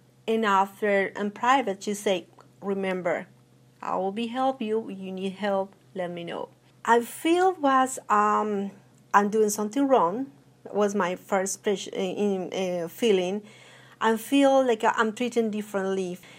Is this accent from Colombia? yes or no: yes; Colombia; English is a second language; now in United States; I'm from Colombia, I'm married, I'm working full-time